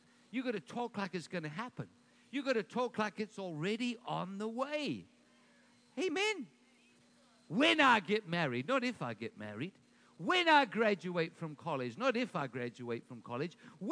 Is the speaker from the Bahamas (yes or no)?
yes; Bahamas; I'm from Bahamas. That's why I'm late.